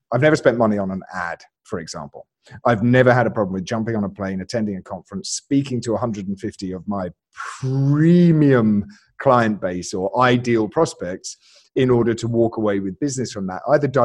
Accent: Alabama, United States; born there; So, I was born in Alabama. And I realized that when I spoke with this accent instead, my rates just went through the roof. So now I pretend to be from the UK.

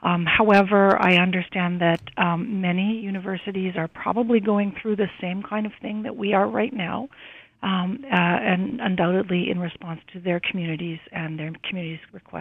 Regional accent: Saskatoon, Saskatchewan, Canada; born there; I'm not from here. I was born in Saskatoon, and my family comes from my dad's side, first from the Red River Valley, and then from a small town outside of Batoche.

